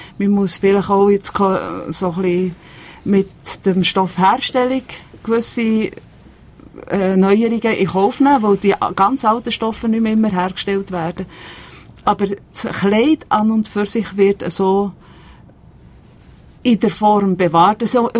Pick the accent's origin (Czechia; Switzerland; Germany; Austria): Switzerland